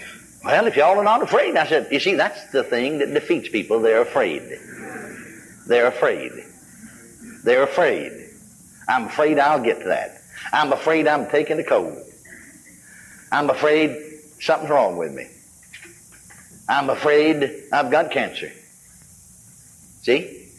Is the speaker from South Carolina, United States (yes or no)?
no; McKinney, Texas, United States; We stopped back through McKinney, my hometown. Drove by 405 North College Street.